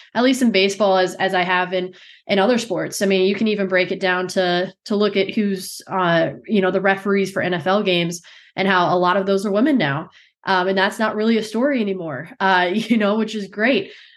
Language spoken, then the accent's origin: English; Dallas, Texas, United States; born there; I was born in Dallas. I was raised a Rangers fan.